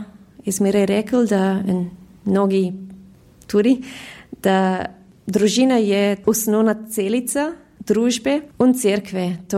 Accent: Sydney, New South Wales, Australia; Ja, rodila sem se v Sidneju. Moji starši so Slovenci. Mama je iz Eliske Bistrice na Primorskem in moje oče je iz Šentrupet na Dolenskem.

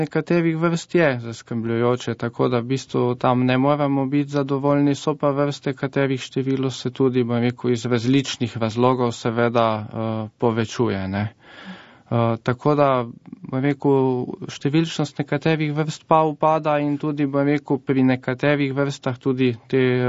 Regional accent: Maribor, Drava, Slovenia; razlog je pa tudi zato, ker sem v bistvu iz Maribora

